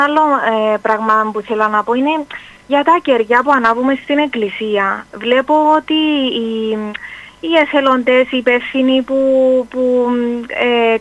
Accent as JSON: {"language": "Greek", "town": "Nicosia", "region": "Nicosia District", "country": "Cyprus", "said": "από Λευκοσία."}